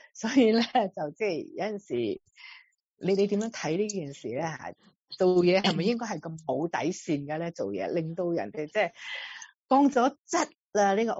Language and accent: Cantonese; China; 咁我哋中国人就讲得非常之啱啊